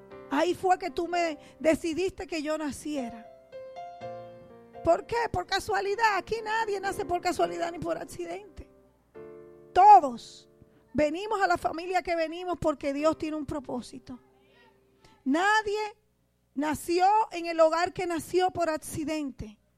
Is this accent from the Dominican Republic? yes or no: yes; Santo Domingo, Dominican Republic; born there; nací en Santo Domingo, República Dominicana, pequeña, de estatura